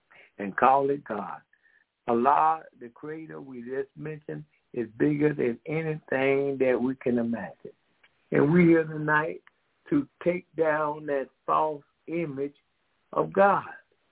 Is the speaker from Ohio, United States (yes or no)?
no; Decatur, Georgia, United States; We are from Decatur, Georgia.